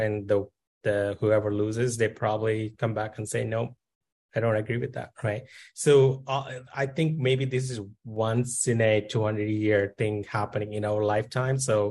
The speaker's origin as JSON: {"language": "English", "country": "India", "tie": "born or raised there", "said": "I look back at my childhood growing up in India and limited necessities and the struggles and what I became today."}